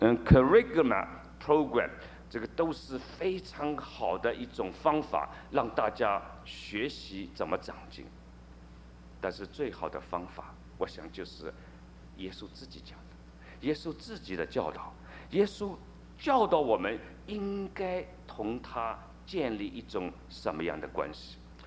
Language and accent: Chinese; China; 我们可以撇清了，我们是中国人